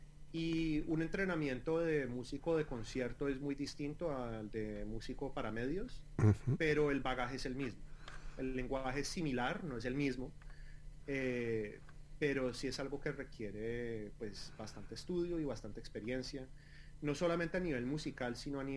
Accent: Colombia; yo en Colombia, yo soy colombiano, como tú habías mencionado, yo en Colombia estudié, pues en mi época universitaria, yo estudié composición orquestal en la Universidad de los Andes en Bogotá

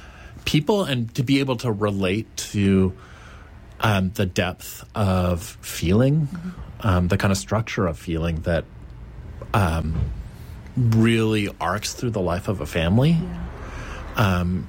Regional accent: Smithers, British Columbia, Canada; I was born and raised in Smithers, and I'm an author.

